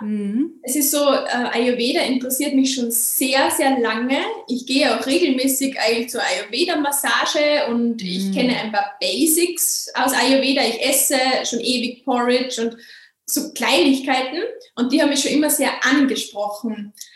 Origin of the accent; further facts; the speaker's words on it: Salzburg, Austria; Ich komme aus Salzburg in Österreich. Ich bin 33 Jahre alt